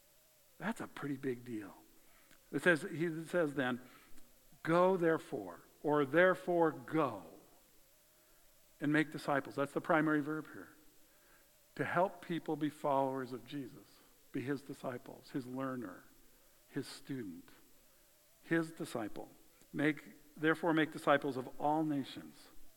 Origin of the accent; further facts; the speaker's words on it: United States; It is one of the most amazing privileges that as an American we have.